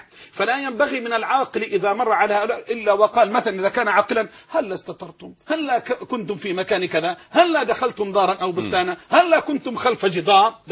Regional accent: Egypt

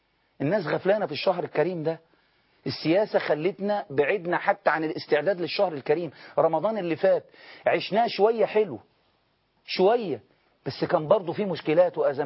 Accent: Egypt; احنا مصريين عايشين معاكم

